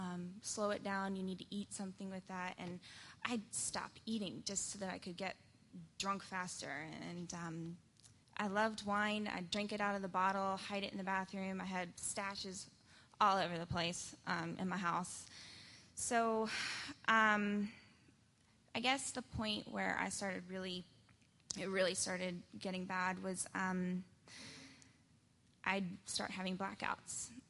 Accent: North Carolina, United States; I grew up in a very big family. I'm the oldest of six, and we grew up in North Carolina

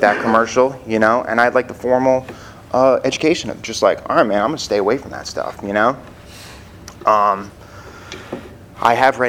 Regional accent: Smithtown, New York, United States; Here's I'm from New York. I'm born and raised in Long Island in Smithtown. You know, it's like a nice neighborhood.

